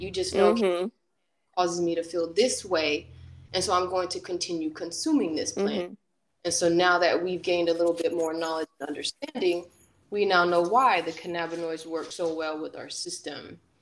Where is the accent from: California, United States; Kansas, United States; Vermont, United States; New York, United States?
California, United States; Long Beach; I grew up in Long Beach and I went at Long Beach Poly. So I was very, and I grew up in the project.